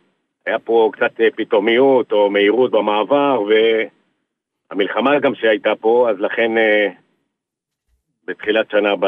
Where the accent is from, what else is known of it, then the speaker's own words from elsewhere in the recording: Jerusalem, Jerusalem District, Israel; אני גדלתי בירושלים, הייתי תושב נוקדים הרבה מאוד שנים